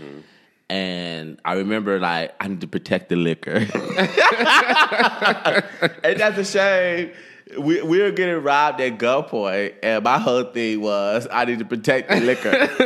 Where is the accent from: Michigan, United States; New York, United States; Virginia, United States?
Michigan, United States; Detroit; But when I think about growing up in Detroit, right, you know, mm-hmm. and that's one of our segments, growing up in Detroit, as you both know, Edmondson and I are both from Detroit.